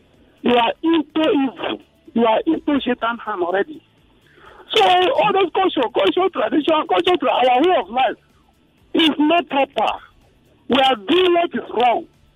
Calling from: Lekki, Lagos, Nigeria; I'm calling from Lekki.

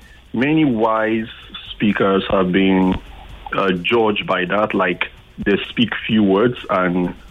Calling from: Lekki, Lagos, Nigeria; I'm calling from Lekki.

